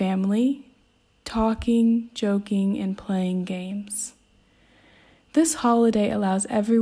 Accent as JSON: {"language": "English", "town": "Atlanta", "region": "Georgia", "country": "United States", "said": "I am from Atlanta, Georgia, so my family roots for the Atlanta Falcons."}